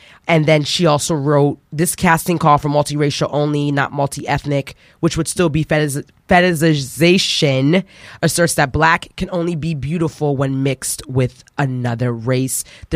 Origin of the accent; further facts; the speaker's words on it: Trinidad & Tobago; I'm going to put down that I'm West Indian or from Trinidad and Tobago and American.